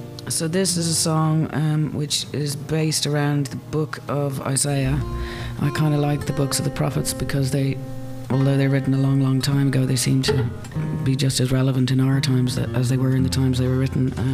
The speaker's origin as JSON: {"language": "English", "country": "Ireland", "said": "as an Irish person"}